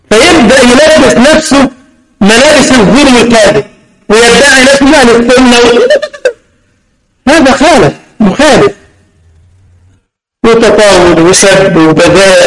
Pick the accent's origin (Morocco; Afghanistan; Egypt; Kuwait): Egypt; زي ما قلت لكم والله انا سيدي اخ خطيب مسجد عندنا في مصر